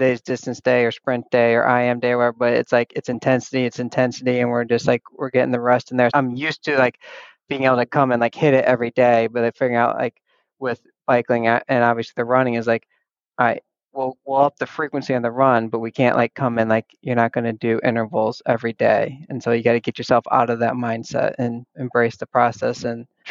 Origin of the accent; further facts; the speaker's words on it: Ohio, United States; now in Chicago, United States; definitely want to do Ohio 70.3. I haven't been able to do it the past 2 years. That race is essentially in my hometown.